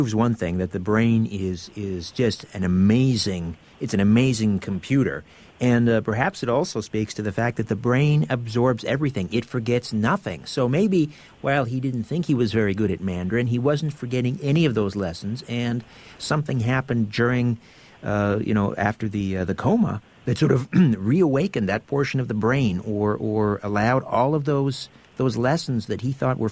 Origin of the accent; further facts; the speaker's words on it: Brantford, Ontario, Canada; Well, I'm from Brantford, Ontario, originally, which is the telephone city.